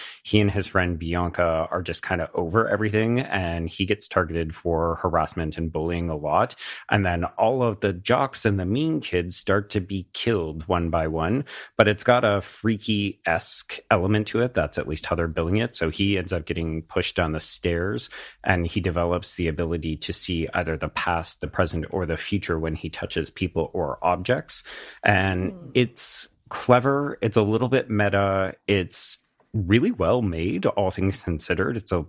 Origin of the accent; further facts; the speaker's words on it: Canada; as the Canadian on the podcast, I could say, oh, maybe they'll be in Canada because Canadians are purportedly very nice